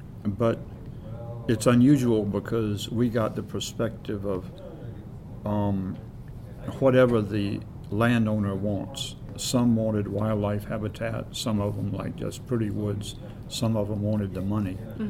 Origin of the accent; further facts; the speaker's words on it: the South, United States; born there; Because I was born in the South in a small town at a time when it was segregated.